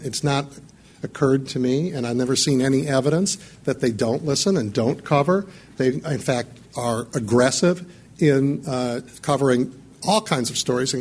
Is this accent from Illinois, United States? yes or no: yes; Chicago, Illinois, United States; look, I grew up near Wrigley Field, right?